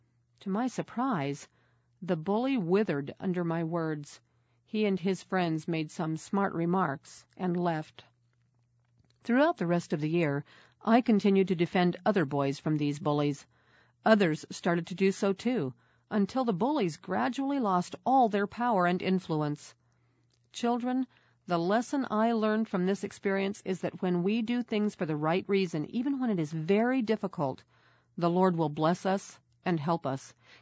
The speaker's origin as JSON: {"language": "English", "country": "South Africa", "tie": "born or raised there", "said": "I grew up in South Africa. South Africa has wonderful game parks where wild animals such as lions, elephants, giraffes, and zebras roam free."}